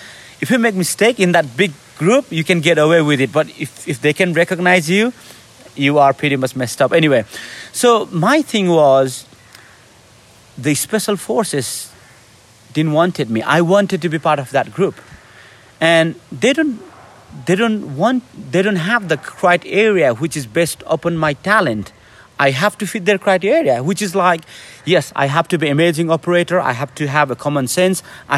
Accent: Nepal; English is a second language; I'm from Nepal, I'm brown, and I'm going on this selection.

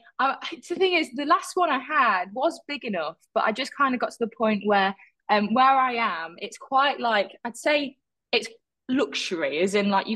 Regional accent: Leicester, East Midlands, United Kingdom; I'm from Leicester, so I'm like right in the middle.

